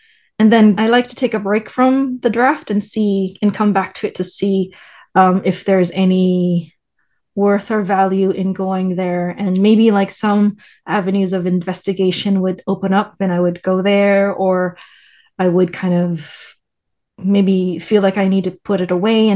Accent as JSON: {"language": "English", "country": "Thailand", "said": "Well, there weren't any Buddhist temples near where we live. We're from Thailand and Southeast Asia, so it's a different kind of thing."}